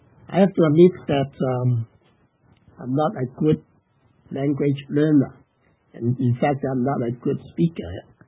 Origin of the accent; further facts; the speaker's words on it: Hong Kong; first language Cantonese; English is a second language; also born or lived in Guangzhou; So, as you may know, I was born in Guangzhou, Guangdong. I don't know if you can see it. If you can see Hong Kong somewhere, it's really at the south of China. And I was born in Guangdong. And I was raised up in Hong Kong. So, naturally, Cantonese